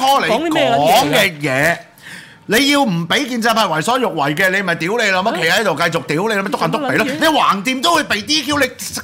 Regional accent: Hong Kong; 我哋香港人心目中諗緊啲乜撚嘢

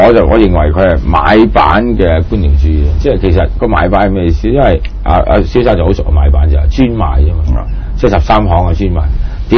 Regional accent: China; 即係話我係中國人

